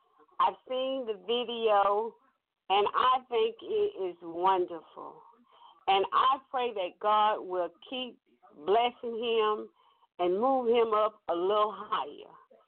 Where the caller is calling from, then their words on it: Georgia, United States; I'm calling from Georgia